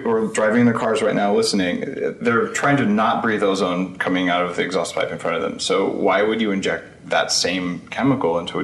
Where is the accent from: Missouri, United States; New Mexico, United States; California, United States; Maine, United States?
New Mexico, United States; And she's been practicing for 22 years actually in my home state of New Mexico.